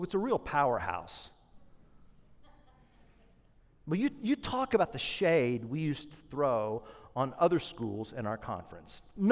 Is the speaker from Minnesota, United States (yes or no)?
no; Tulsa, Oklahoma, United States; born there; I was born in Tulsa, Oklahoma.